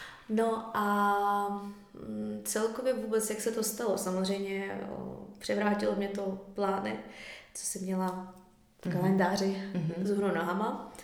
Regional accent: Kharkiv, Kharkiv Oblast, Ukraine; Czech is a second language; now in Czechia; Já jsem z Charkova, z východní Ukrajiny, to je vlastně hranice s Ruskem.

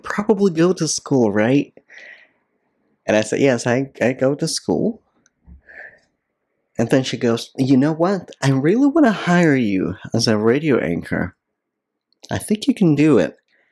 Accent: Moscow, Russia; English is a second language; I was born and raised in Russia, in Moscow.

